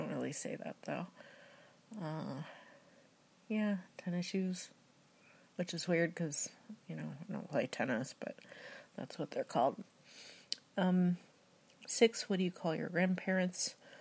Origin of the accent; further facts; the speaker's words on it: Midwest, United States; Where are you from in the world? I'm from the Midwest, USA.